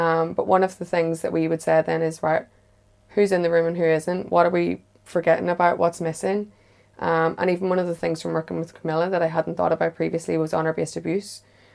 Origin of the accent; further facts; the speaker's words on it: Northern Ireland, United Kingdom; My mum speaks Irish, but I grew up just a few miles north of the border, so I don't.